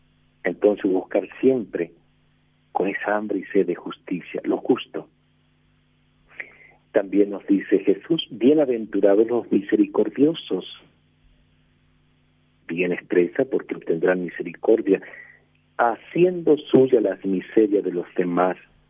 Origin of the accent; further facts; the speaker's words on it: Formosa, Argentina; born there; creo que de Formosa, mi provincia, nací en Formosa